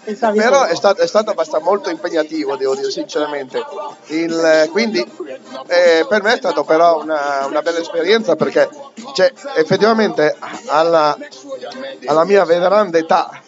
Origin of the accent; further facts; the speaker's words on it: Parma, Emilia-Romagna, Italy; non sono di Ivrea, non sono neanche piemontese, che io sono parmigiano.